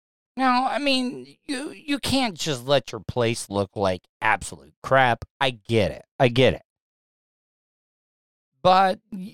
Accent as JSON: {"language": "English", "region": "the South", "country": "United States", "said": "Me being a Southerner, I don't get it."}